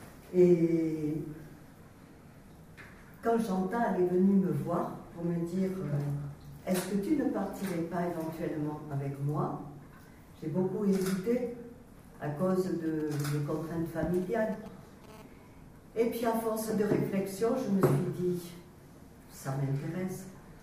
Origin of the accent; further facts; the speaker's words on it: Pierrefitte-Nestalas, Occitanie, France; Je suis originaire de Pierrefitte, née à Lourdes. Donc, j'ai passé une grande partie de ma vie sur le département